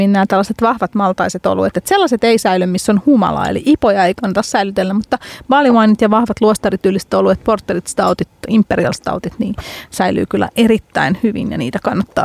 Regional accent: Helsinki, Uusimaa, Finland; Ja kun minä olin Helsingistä kotoisin, niin meillä näitä vielä oli siellä Töölön nurkilla, missä minäkin olin pieni.

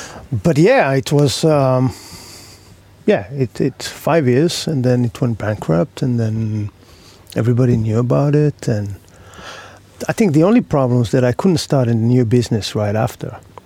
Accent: India; because I came from India.

